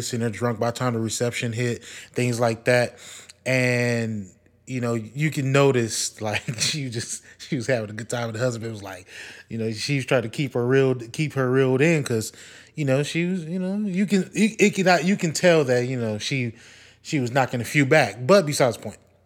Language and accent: English; Wisconsin, United States; I'm from Wisconsin, the Milwaukee Bucks in the Eastern Conference Finals.